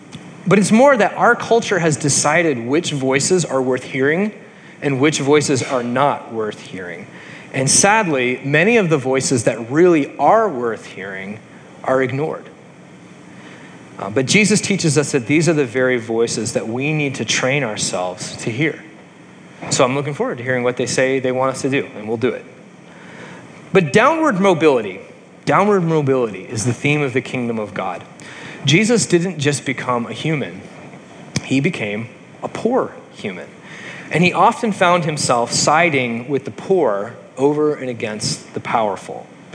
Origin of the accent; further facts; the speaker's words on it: Gig Harbor, Washington, United States; As soon as Jeremiah and I said, you know, hey, we're from Gig Harbor